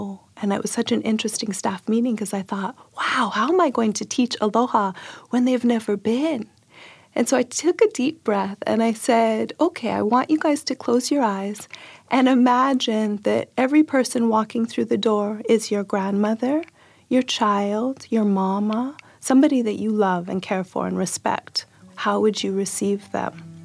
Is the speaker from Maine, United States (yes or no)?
no; Hawaii, United States; moved away; I'm a mutt, mostly. But yes, I was born and raised on the Big Island of Hawaii.